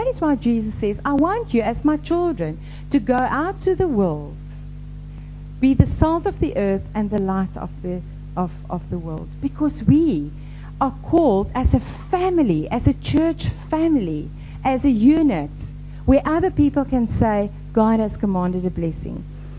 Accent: South Africa; Now, I grew up in South Africa in the Kaap Boekerveld.

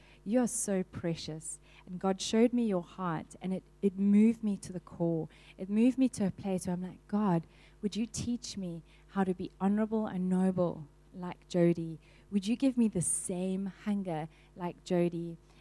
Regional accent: Durban, KwaZulu-Natal, South Africa; I'm from Durban. You can hear the accent.

